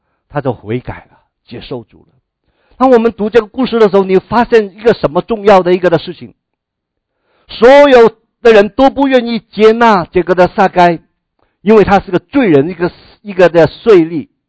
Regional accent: China; now in United States; 我们中国人吃饭可能就更能够体会。我们在美国住久了，我们在这边住久了之后

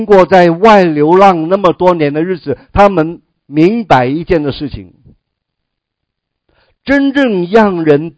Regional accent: Hong Kong; 我是香港来的

